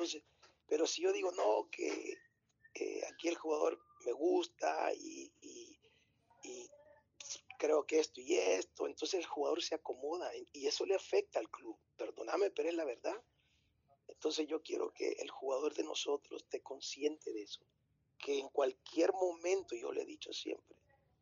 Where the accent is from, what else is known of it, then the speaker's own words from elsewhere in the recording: El Salvador; excepto que yo soy de acá, yo soy nacional, ¿me entendés? Yo soy salvadoreño